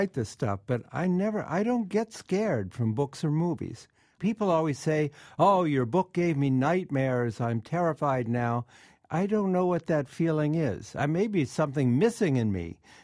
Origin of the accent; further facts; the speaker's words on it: Columbus, Ohio, United States; I grew up in Columbus, Ohio, and I used to ride my bike around the neighborhood